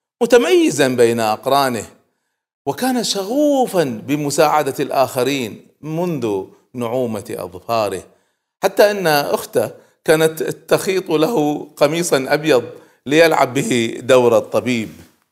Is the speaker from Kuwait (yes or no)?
yes; Kuwait; حتى أطلقوا عليه عندنا في الكويت لقب